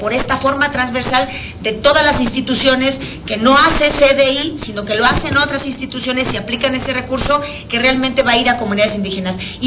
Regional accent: Querétaro, Mexico; Yo soy de Querétaro

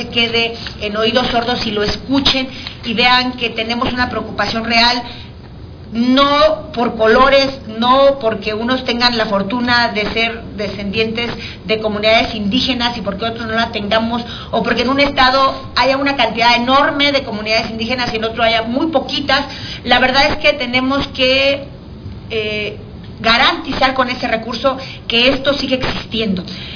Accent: Querétaro, Mexico; Yo soy de Querétaro

